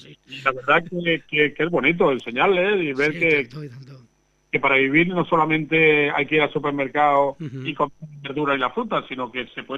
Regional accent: Cuevas del Almanzora, Andalusia, Spain; born there; que es de Cueva de Almanzora, donde yo nací

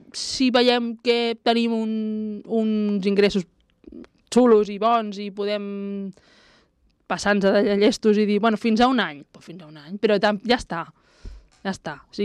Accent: Barcelona, Catalonia, Spain; Jo soc de Barcelona, en realitat. Vale? Porto aquí 1.000 anys, però soc de Barcelona.

